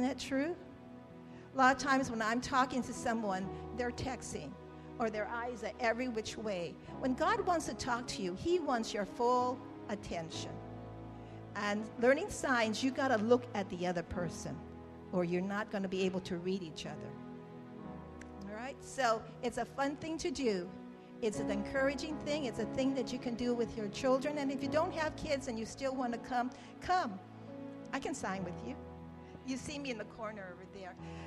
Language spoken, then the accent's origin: English; Hawaii, United States; I grew up in Hawaii, so we had inner tubes all over the place.